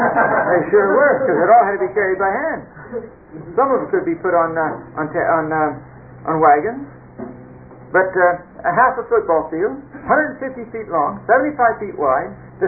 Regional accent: California, United States; I come from California. I have seen it there too.

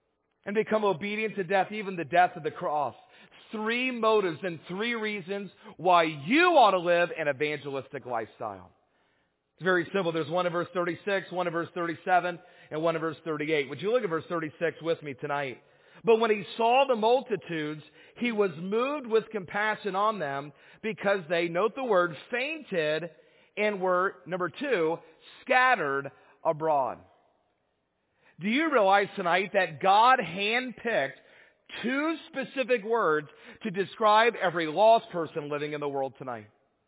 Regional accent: Atlanta, Georgia, United States; really growing up in Atlanta, we never really went hunting or fishing. The only time we ever saw a gun in Atlanta, well, it wasn't a good thing

